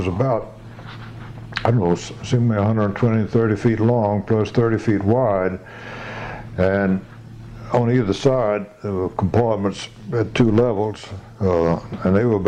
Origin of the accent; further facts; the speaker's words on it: the South, United States; since I was from the South, I had put Charleston Navy Yard